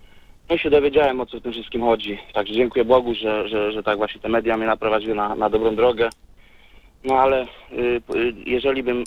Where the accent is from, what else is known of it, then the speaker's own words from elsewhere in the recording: Lesser Poland, Poland; now in United Kingdom; Z Polski jestem, ogólnie z Małopolski, z Orawy, tam z samego południa.